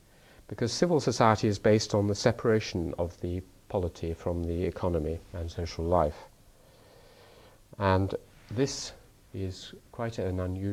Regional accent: Czechia; I was brought up in Czechoslovakia. I have many friends in Eastern Europe, and it's not to be taken for granted.

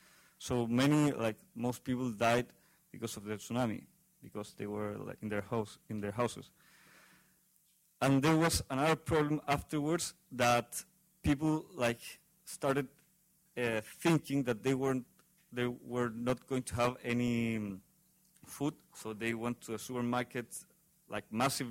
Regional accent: Chile; English is a second language; Hello, I'm from Chile, and I was in the earthquake 2010.

